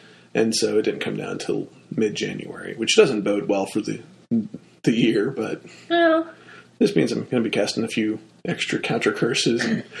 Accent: the South, United States; Did my black-eyed peas, because I'm from the South, Missy.

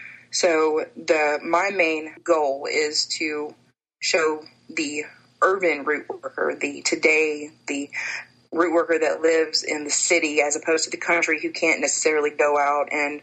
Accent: Tennessee, United States; she lived in North Carolina and I was born and raised in Tennessee.

